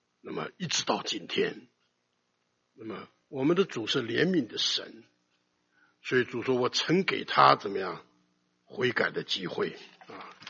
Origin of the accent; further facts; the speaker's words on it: China; now in United States; 不过呢，在弟兄姊妹中，我们是中国人，别人是美国人啊。